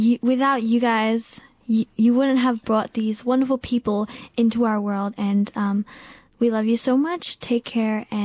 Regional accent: Australia; I am a singer, and I sing around the community, and I am Australian. I was born here, but my mother is Filipino

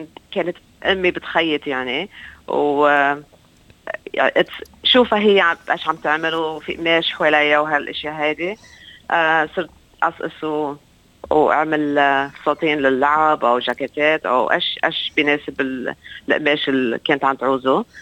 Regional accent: Lebanon; إحنا بضيعتنا، أنا من متريت وبضيعتنا يعني أكتر النسوان بخيطوا

